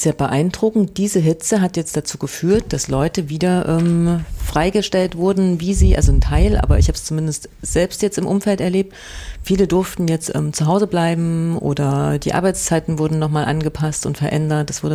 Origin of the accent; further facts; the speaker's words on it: Jena, Thuringia, Germany; Ich komme ja aus Jena mit Zeiss